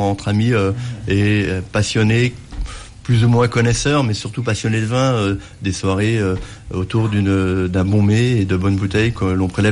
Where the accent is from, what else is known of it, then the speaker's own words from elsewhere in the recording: Bourgogne-Franche-Comté, France; Je suis issu de la Bourgogne, donc les vins bourguignons me touchent au cœur.